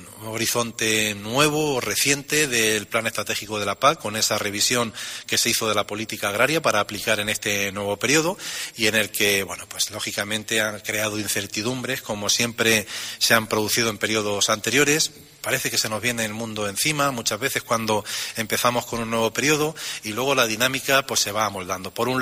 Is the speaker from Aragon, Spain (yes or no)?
no; Castilla-La Mancha, Spain; los cultivos del sureste de mi provincia de Albacete, de donde yo vengo también, donde hay incluso arroz